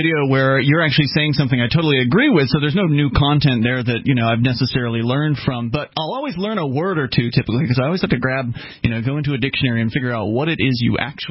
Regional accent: Tampa, Florida, United States; we're all from the Tampa Bay area originally, so I kind of grew up listening to Lionel on 970 WFLA

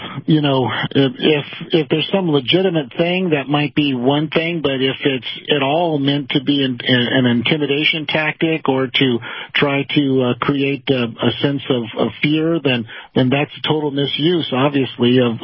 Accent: United States; as I was growing up in America, we always thought that the civil rights movement was a good thing

